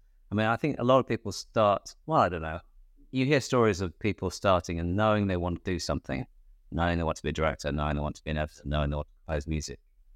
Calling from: London, United Kingdom; I'm calling in from North London, sunny North London.

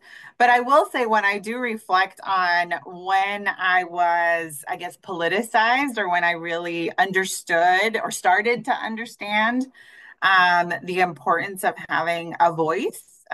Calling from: Santa Barbara, California, United States; I am joining you from Santa Barbara.

